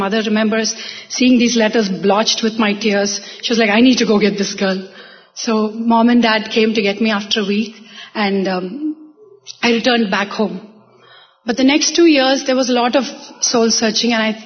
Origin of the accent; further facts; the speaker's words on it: Chennai, Tamil Nadu, India; Growing up in Madras, I too went to a lot of temples, did pradakshinas, put money in the hundi.